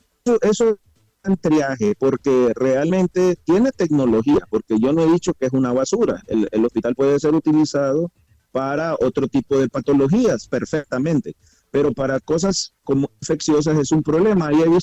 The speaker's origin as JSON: {"language": "Spanish", "country": "Honduras", "said": "como todo hondureño, esperamos que este hospital funcione"}